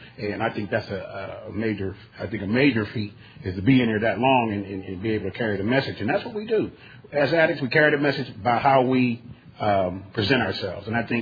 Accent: Pittsburgh, Pennsylvania, United States; I'm an addict from Pittsburgh, Pennsylvania.

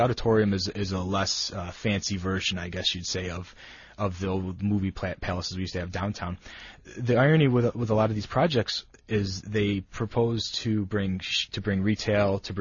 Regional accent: Syracuse, New York, United States; Some of the other cities don't like to bring up Syracuse again because I love my hometown. But, yeah, I grew up in downtown.

